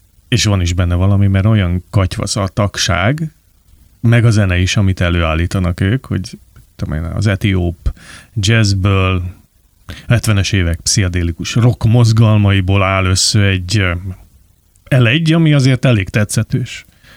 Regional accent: Hungary

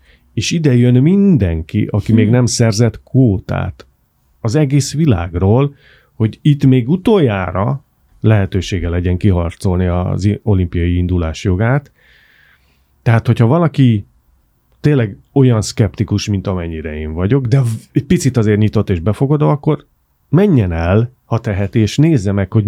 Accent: Hungary; próbáljunk tényleg elvonatkoztatni attól, hogy magyarok vagyunk, és nálunk a vízilabda az szent.

